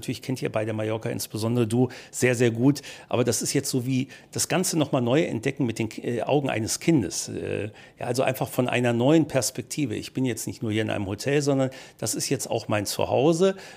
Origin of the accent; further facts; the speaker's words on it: Düsseldorf, North Rhine-Westphalia, Germany; now in Palma, Spain; Ich komme aus Düsseldorf und bin eben ein bisschen Großstadtkind